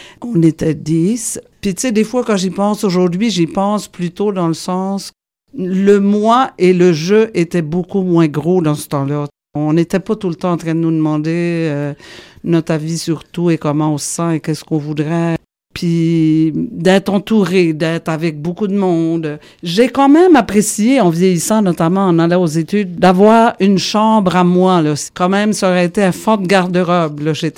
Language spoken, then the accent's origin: French; Havre-aux-Maisons, Quebec, Canada; born there; Je suis née à Havre-aux-Maisons, dans le canton de la Petite-Baie, dans une famille nombreuse.